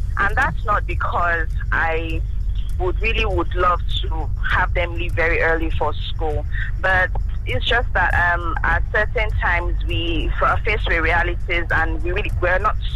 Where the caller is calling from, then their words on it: Lagos, Nigeria; I'm calling from Third Mainland Bridge.